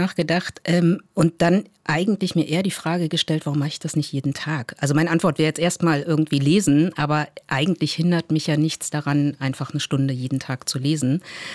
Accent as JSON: {"language": "German", "region": "East Germany", "country": "Germany", "said": "Ich komme aus dem Osten"}